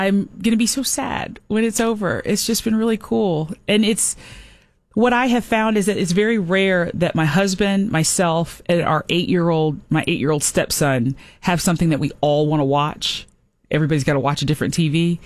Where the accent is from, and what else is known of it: Atlanta, Georgia, United States; born or raised there